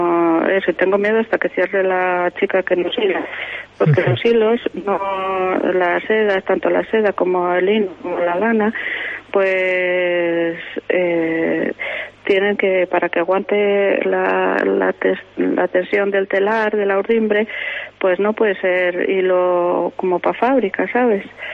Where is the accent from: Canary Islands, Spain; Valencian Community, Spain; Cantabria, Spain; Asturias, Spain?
Asturias, Spain; Taramundi; pues estoy muy orgullosa de haber podido seguir trabajando en mi zona, en mi pueblo, Taramunde, y la comarca toda